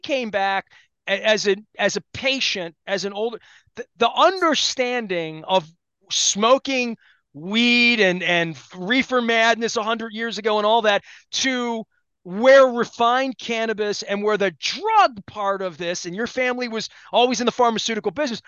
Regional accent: Dundalk, Maryland, United States; growing up in Dundalk in the 70s and 80s

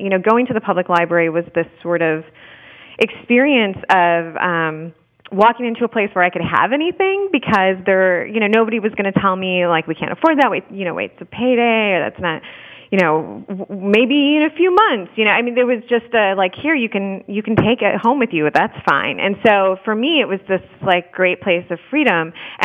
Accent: Michigan, United States; I was raised in Michigan. I'm the only adopted child of a factory worker who had an eighth grade education.

